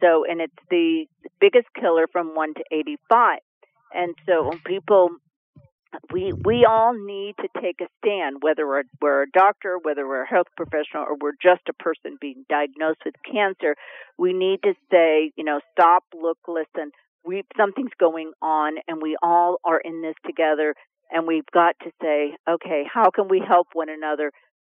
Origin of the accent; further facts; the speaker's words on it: Texas, United States; So we need you to start going to MD Anderson, because I'm from Texas, to get a complete workup.